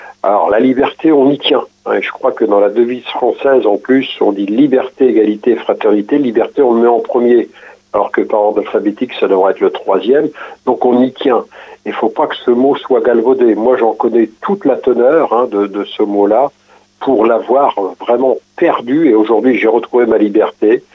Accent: Bernay, Normandy, France; je suis revenu sur ma région d'origine, donc qui était Bernay

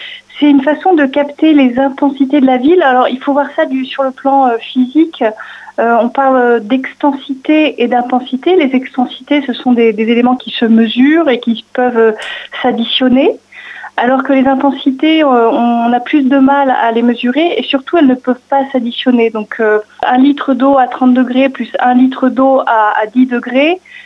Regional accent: France; Et moi, je suis française, j'avais fait

